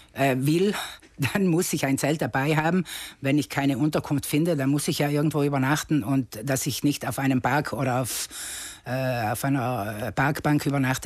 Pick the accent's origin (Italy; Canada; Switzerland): Italy; Stilfes, Trentino-Alto Adige; die erste Etappe war vom Brenner bis nach Stilfes, das ist mein Heimatdorf, und dort habe ich zum Beispiel dann bei meiner Mutter übernachtet.